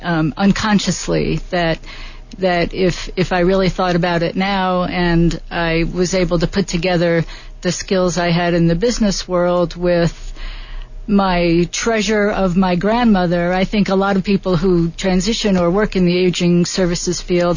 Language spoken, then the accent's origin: English; New York City, New York, United States; As I grew up in New York City, but even as a New York City resident, when I turned 16, the first thing that I wanted to do is get the license, and I did.